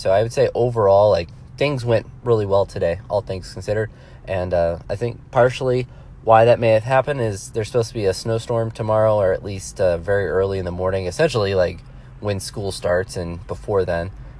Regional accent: Ohio, United States; Where I grew up in Northeast Ohio, 3 to 5 inches

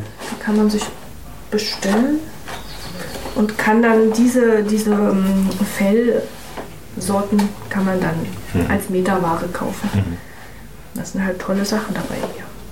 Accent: Erfurt, Thuringia, Germany; Ich bin in Erfurt aufgewachsen und habe meine Christenlehre in der Ägidienkirche verbracht.

